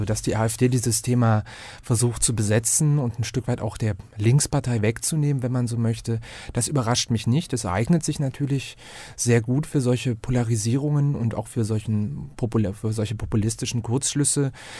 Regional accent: Saxony-Anhalt, Germany; das Mansfelder Land, wo ich herkomme, verlassen und dort studiert

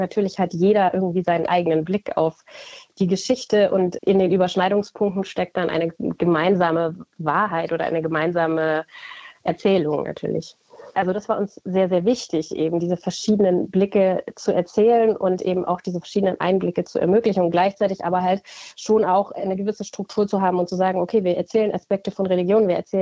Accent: Munich, Bavaria, Germany; Ich bin in München aufgewachsen oder bei München, habe auch in München studiert. Und dadurch natürlich einfach einen sehr typisch westdeutschen Blick.

